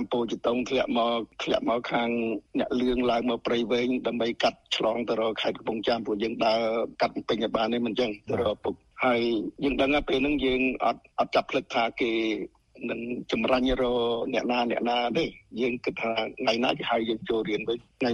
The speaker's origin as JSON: {"language": "Khmer", "region": "Kampong Cham", "country": "Cambodia", "tie": "born there", "said": "ខ្ញុំកើតនៅក្នុងប្រទេសទៀតខ្ញុំក្រោអប់ក្នុងប្រទេសនៅខេត្តកំពង់ចាម"}